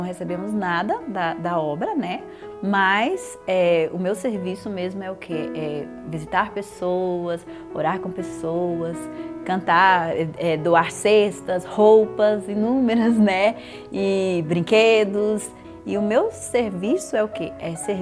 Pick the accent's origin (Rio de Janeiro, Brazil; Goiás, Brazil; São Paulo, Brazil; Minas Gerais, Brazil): Goiás, Brazil; Goiânia; eu sou de Goiânia, Goiás.